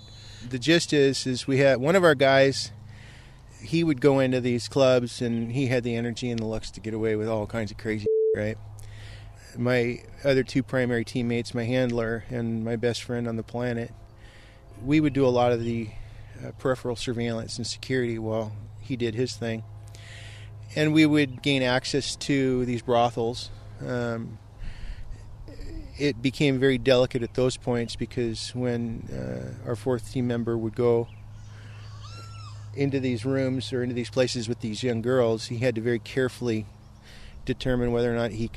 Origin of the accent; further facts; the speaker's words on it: Scotland, United Kingdom; I always tend to seek out shade just because I'm terminally Scottish.